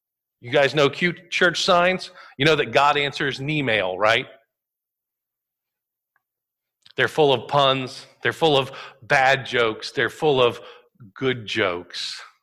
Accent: Southeast, United States; Growing up in the Southeast, you learn a lot of church jokes about the best way for churches to do mission.

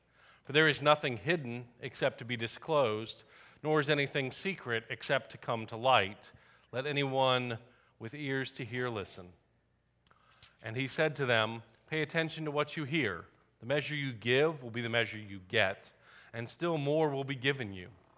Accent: Southeast, United States; Growing up in the Southeast, we went to the beach every summer

